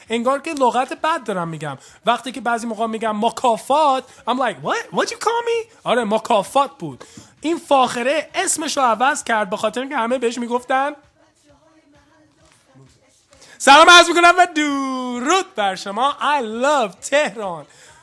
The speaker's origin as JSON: {"language": "Persian", "country": "United States", "tie": "born or raised there", "second_language": "Persian", "said": "من متولد آمریکا هستم من اینجا بزرگ شدم"}